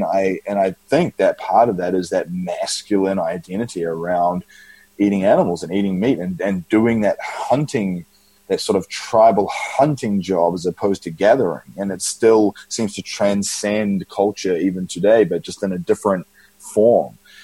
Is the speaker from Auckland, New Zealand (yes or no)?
yes; Auckland, New Zealand; In New Zealand, Auckland, New Zealand.